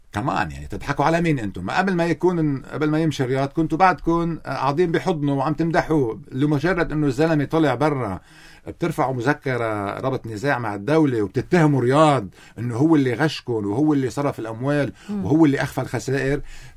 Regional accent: Lebanon; لازم نضل نحن كلبنانيين قبلانين انه قطر تعطي الجيش 100 دولار

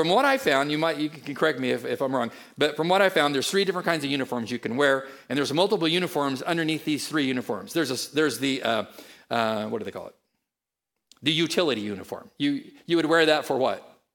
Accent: San Diego, California, United States; And I, since I'm from the San Diego area

